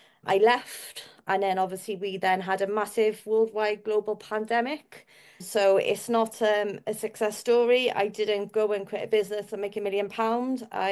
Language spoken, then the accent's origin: English; Wales, United Kingdom; I'm from South Wales, and I'm a marketer.